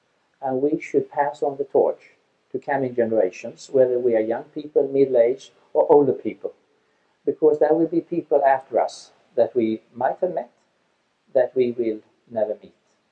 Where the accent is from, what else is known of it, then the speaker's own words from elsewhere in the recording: Sweden; is a member and an engaged member in the Christian Democratic Party in my home country of Sweden